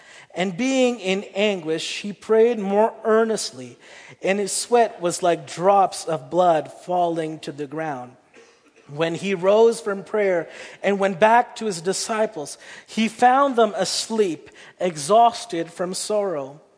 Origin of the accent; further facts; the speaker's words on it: Brampton, Ontario, Canada; now in Kitchener-Waterloo, Canada; I hail from the Brampton, Mississauga area